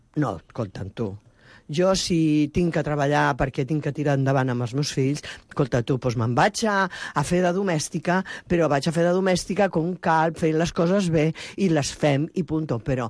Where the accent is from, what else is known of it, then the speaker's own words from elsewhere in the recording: Barcelona, Catalonia, Spain; born there; Quarta generació del Barça, i que em perdonin els de l'Espanyol i tal. I... És que vaig néixer a les Corts.